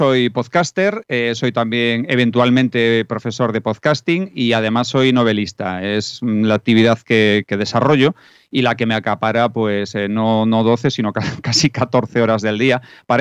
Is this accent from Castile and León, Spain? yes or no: no; Pontevedra, Galicia, Spain; moved away as an adult; also born or lived in Vigo; now in Madrid, Spain; Absolutamente, soy pontevedrés. Nací en Vigo y ya, o sea, no le tengo cariño a Vigo también, pero le tengo muchísimo más a Pontevedra.